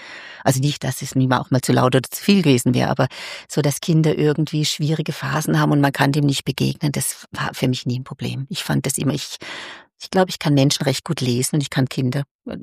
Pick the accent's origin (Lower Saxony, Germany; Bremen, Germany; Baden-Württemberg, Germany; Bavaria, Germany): Baden-Württemberg, Germany; Karlsruhe; ich habe die Ausbildung in Deutschland gemacht, ich komme aus dem Raum Karlsruhe